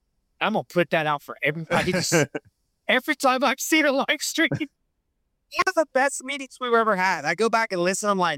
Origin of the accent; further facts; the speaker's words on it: Appalachia, United States; born there; because I'm like Appalachian born, you know, get whoopings. No whippings, bro. Where I come from is a whooping.